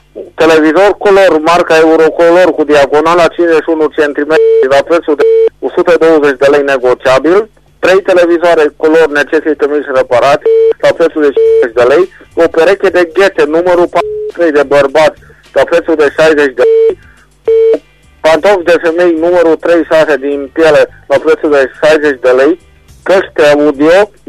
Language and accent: Romanian; Reșița, Caraș-Severin, Romania; din Reșița